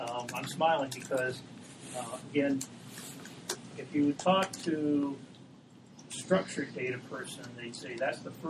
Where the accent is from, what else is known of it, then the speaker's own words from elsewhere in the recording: North Carolina, United States; I'm growing up in North Carolina